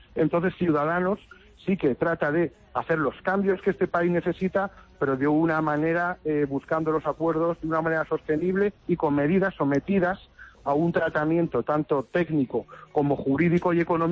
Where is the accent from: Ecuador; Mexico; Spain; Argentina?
Spain; Albacete, Castilla-La Mancha; mis paisanos, yo soy de Albacete, conozco bien Castilla-La Mancha, llevo muchos años trabajando en y por esta región y con gente de esta región